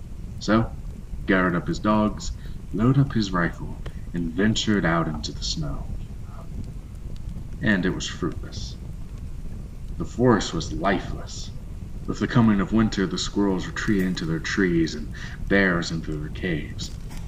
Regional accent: West Virginia, United States; tell you a few stories from the dark hills and haunted hollers of my home state, West Virginia.

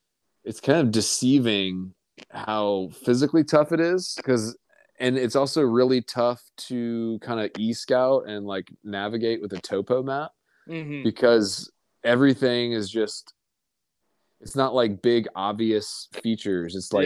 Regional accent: Virginia, United States; I'm from Virginia, dude. So, I mean, I get cold deer hunting when it's like 20 degrees.

